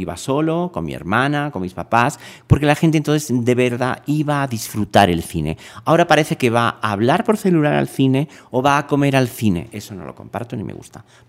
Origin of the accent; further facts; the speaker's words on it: Spain; now in Mexico; Yo soy español y mexicano adoptado, ¿no? Aunque nunca me he sentido extranjero